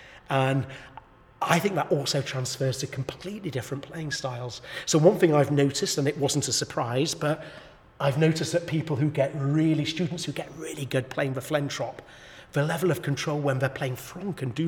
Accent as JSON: {"language": "English", "region": "England", "country": "United Kingdom", "said": "Interestingly, we do get people from overseas who come because we are English"}